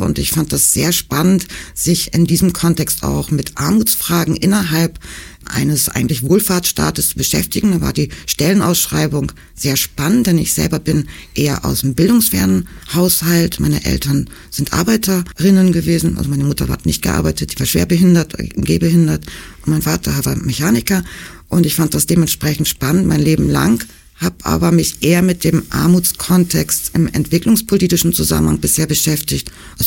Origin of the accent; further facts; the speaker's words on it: Hamburg, Germany; Ich bin aus Hamburg